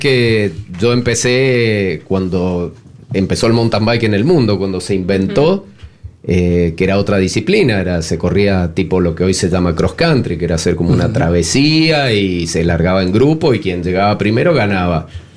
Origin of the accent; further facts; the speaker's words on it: Mendoza, Argentina; Y para mí un sueño como mendocino y como amante del descenso y el mountain bike